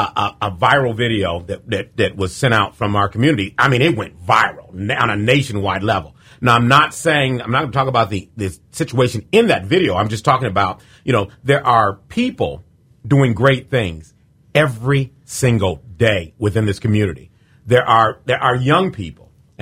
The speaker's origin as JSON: {"language": "English", "town": "Galesburg", "region": "Illinois", "country": "United States", "tie": "born or raised there", "said": "My new mindset is treat my hometown like I'm a tourist. That means look for something every day with a tourist mindset. And, man, I mean, Galesburg's got a lot of things."}